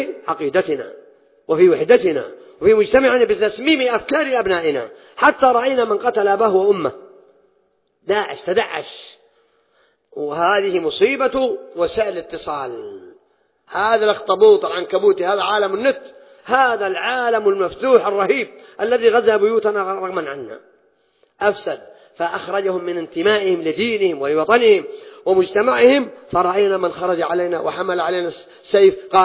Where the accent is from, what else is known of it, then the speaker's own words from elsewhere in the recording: Saudi Arabia; عندنا في السعودية